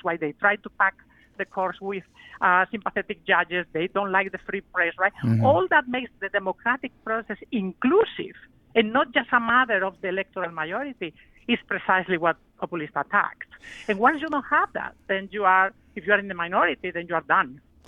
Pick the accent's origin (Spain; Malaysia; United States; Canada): Spain; biographically, democracy is really close to my heart because I grew up under a dictatorship. I'm from Spain